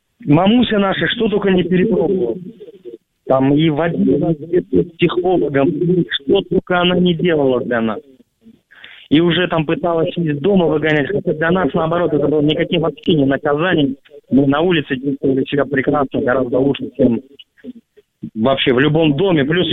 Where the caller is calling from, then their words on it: Krasnodar, Krasnodar Krai, Russia; Так. Я из Краснодара звоню.